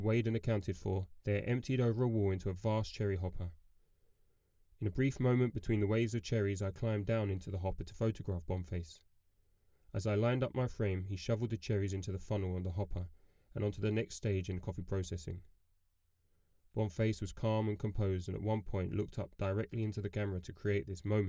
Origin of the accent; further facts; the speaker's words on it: England, United Kingdom; very much like the libraries and swimming pools that we had growing up in England.